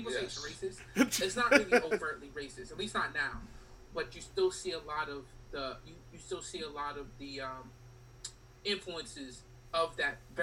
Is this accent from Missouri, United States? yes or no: no; Boston, Massachusetts, United States; So I remember growing up, like, growing up in Boston.